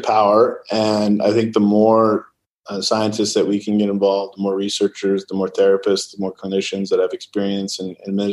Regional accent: California, United States; Well, look, I come from Silicon Valley. And the reality is that we do like to move fast.

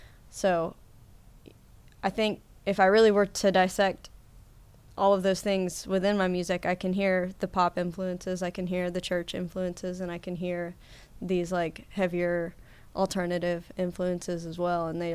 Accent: Batesville, Mississippi, United States; also born or lived in Missouri; Yes, I was born in Missouri, raised in Batesville, went to school in Delta State, and have just kind of bopped around ever since then.

